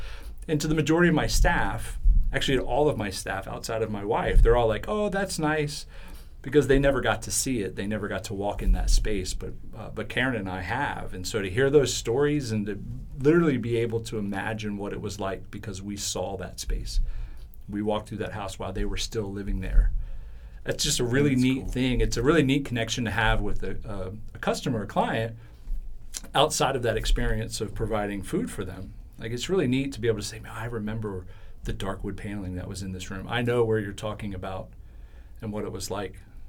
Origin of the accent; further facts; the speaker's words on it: Great Bridge, Virginia, United States; I grew up in Great Bridge back when Great Bridge wasn't Hickory. Mm. Small, everybody kind of knew each other.